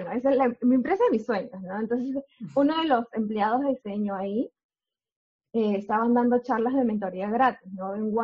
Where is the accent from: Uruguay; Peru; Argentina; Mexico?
Peru; also born or lived in New Zealand; now in Australia; yo soy de Perú. Tengo 3 años en Australia aproximadamente, 2 en Nueva Zelanda